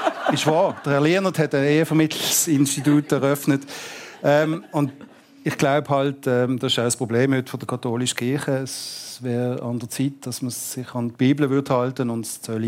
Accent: Basel, Basel-Stadt, Switzerland; weil im Fricktal als Basler, ich bin mit dem Velo da drauf

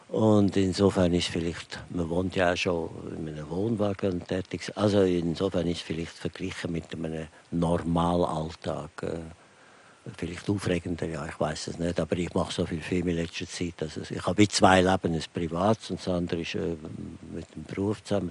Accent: Switzerland; ich bin ja Schweizer und lebe teilweise jedenfalls in der Schweiz und fühle mich auch als Schweizer.

